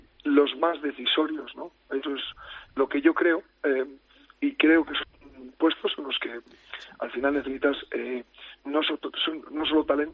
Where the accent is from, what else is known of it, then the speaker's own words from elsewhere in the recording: Salas de los Infantes, Castile and León, Spain; es un apodo de mi pueblo, de Salas de los Infantes, que viene de tradición y que se lo llamaron a mi bisabuelo, a mi abuelo.